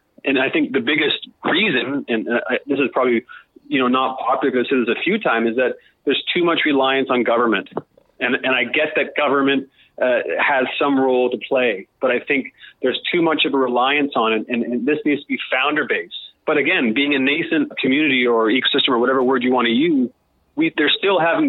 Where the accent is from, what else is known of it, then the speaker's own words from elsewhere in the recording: Australia; I think a lot of it actually has to come with, you know, being Australian and being in this part of the world and that whole tyranny of distance.